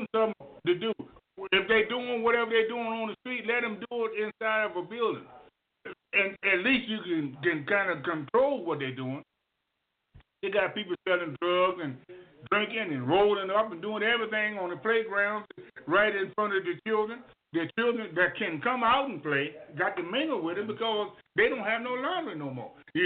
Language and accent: English; Brooklyn, New York, United States; We're from Brooklyn.